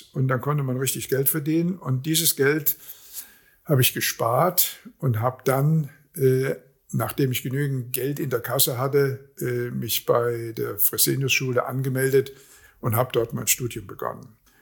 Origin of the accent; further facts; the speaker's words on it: Giessen, Hesse, Germany; Darmstadt ist nicht allzu weit weg von meiner Heimatstadt, Gießen.